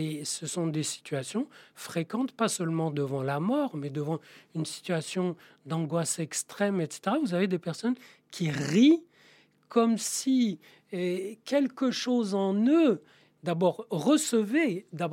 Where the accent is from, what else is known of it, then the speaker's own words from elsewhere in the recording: Marrakesh, Marrakesh-Safi, Morocco; born there; je suis né à Marrakech. Et à Marrakech, dans les années 50